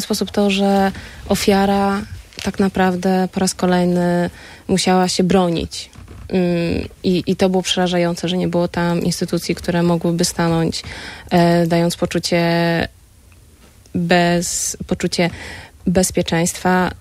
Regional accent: Warmian-Masurian Voivodeship, Poland; Ja jestem z Warmii.

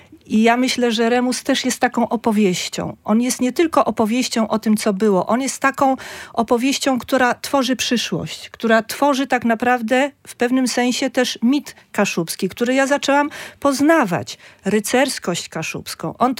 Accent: Olsztyn, Warmian-Masurian Voivodeship, Poland; bo my z Olsztyna jesteśmy, ale też nie warmiacy

